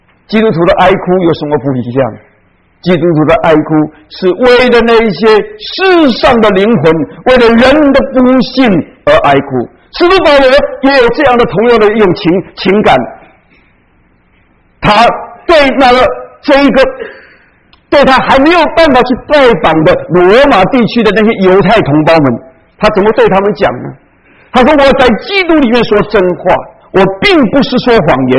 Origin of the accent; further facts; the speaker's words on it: China; 我们常常讲我们中国人有十几亿的人口